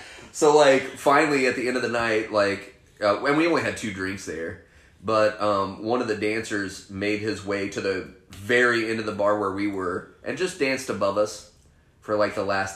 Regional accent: Missouri, United States; I don't. I'm from Missouri.

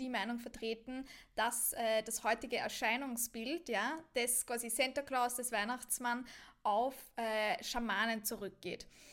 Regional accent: Austria; Bei uns, wir feiern den Niccolo am 6. Dezember. Mhm. Krampus ist am 5. Dezember. Bei uns in Österreich heißt es Krampus.

